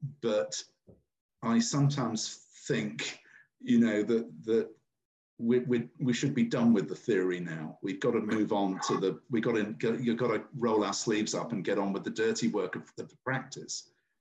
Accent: United Kingdom; As a Brit, you Americans, you automatically associate the word cooperation with harming your self-interest.

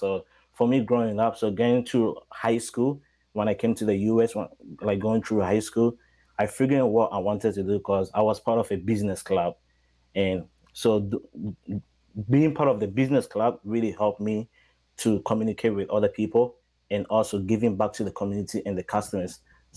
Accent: Ghana; now in New York, United States; So I came from Ghana. So coming here like around 2012, when I first stepped in New York

